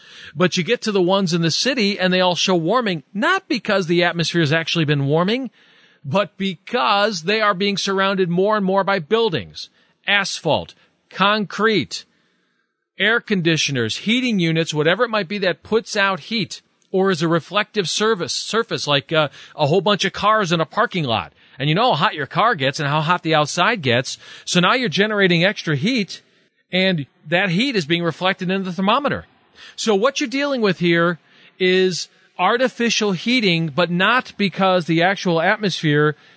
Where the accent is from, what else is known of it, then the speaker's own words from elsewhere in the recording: Chicago, Illinois, United States; I know I grew up with in the Chicago area, you know, and the official reporting station started at Midway Airport, moved to O'Hare Airport